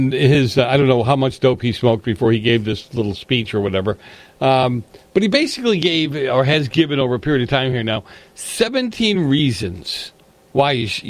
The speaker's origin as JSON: {"language": "English", "region": "East Coast", "country": "United States", "tie": "born or raised there", "said": "But I was used to growing up on the East Coast."}